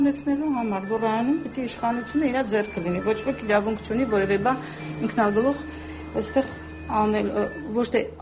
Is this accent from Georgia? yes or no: no; Yerevan, Armenia; արտաշացի չենք, մենք Երևանից ենք։